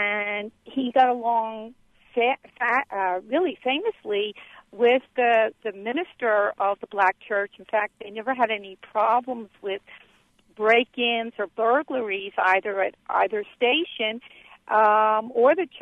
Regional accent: Philadelphia, Pennsylvania, United States; I am originally from Philadelphia.

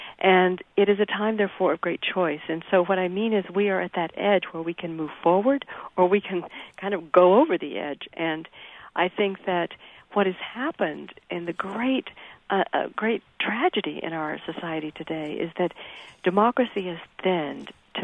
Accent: Fort Worth, Texas, United States; I grew up in Cowtown, Fort Worth, Texas. Drove by the stockyards.

